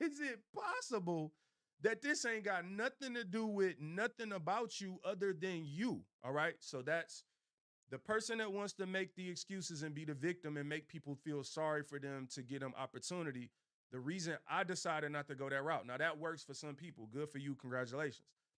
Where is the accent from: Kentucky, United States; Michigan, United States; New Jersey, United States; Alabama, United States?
Michigan, United States; Detroit; You could doubt me because I'm from Detroit. You could doubt me because I'm from the East Side.